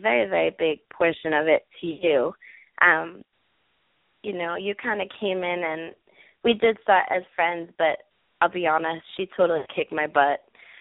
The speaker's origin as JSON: {"language": "English", "town": "Brooklyn", "region": "New York", "country": "United States", "accent": "Brooklyn", "said": "With my Brooklyn accent, I think will cover it up a little."}